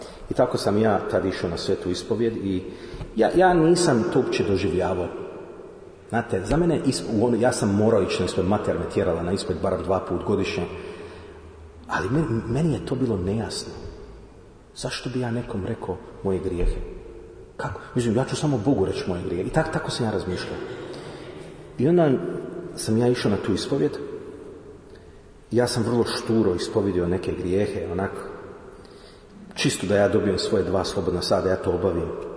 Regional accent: Toronto, Ontario, Canada; Ja sam rođen u Kanadi, u Torontu i išao sam u jednu katoličku gimnaziju koju su vodili Salezijanci, to su bili američki svećenici

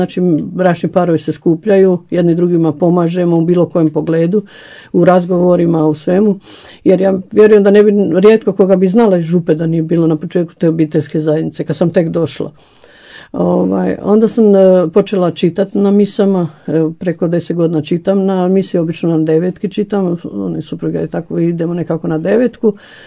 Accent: Bosnia & Herzegovina; ja sam napravljena iz Hercegovine, ne iz tu iz Prigorje, iz Sesveta

